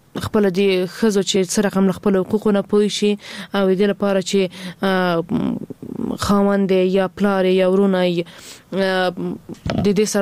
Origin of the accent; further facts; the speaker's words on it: Ghazni, Afghanistan; ما په خپل ولایت کې چې زه هم د غزنی یم